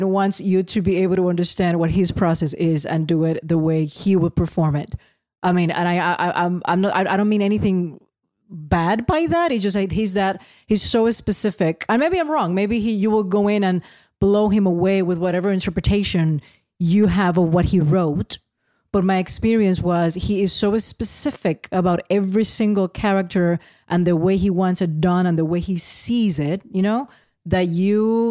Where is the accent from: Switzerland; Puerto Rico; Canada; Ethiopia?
Puerto Rico; San Juan; born there; I was born in Santurce.